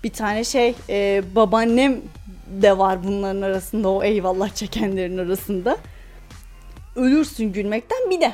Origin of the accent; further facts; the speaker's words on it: Afyonkarahisar, Turkey; Ben Afyon'da öyleydim. Afyonluyum. Ege'nin incisinde yaşıyorum.